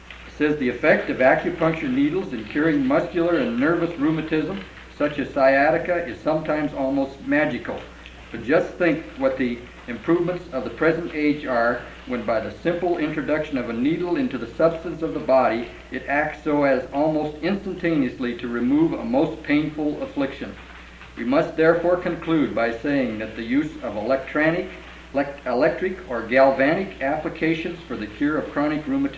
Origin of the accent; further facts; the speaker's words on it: Spokane, Washington, United States; I'm a physician from Spokane, Washington